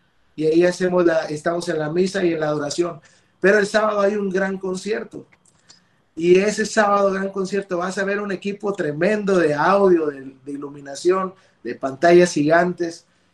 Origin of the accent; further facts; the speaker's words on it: Matamoros, Tamaulipas, Mexico; nosotros somos de Matamoros, Tamaulipas, que es la frontera con Estados Unidos, nosotros somos de ahí.